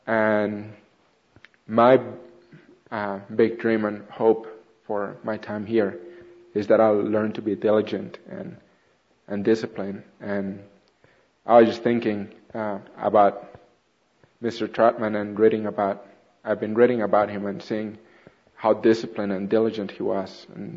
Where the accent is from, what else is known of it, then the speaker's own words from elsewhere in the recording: Colombia; English is a second language; moved away as an adult; also born or lived in Texas; now in United States; I'm from Colombia, South America. I came to America about 6.5 years ago